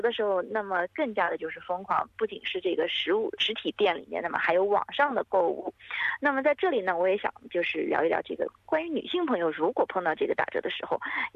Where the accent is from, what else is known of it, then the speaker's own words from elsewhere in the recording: Australia; 如果像我们澳洲人或者说是西方人，可能对这个圣诞节比较注重